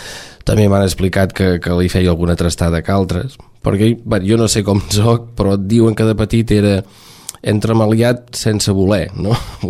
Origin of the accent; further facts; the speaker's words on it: Cassà de la Selva, Catalonia, Spain; born there; Vaig néixer a Cassà fa 50 i escaig, un 7 de gener del 1961, i vaig néixer al barri del Firal, a la carretera on avui es va la Bisbal, en una casa molt antiga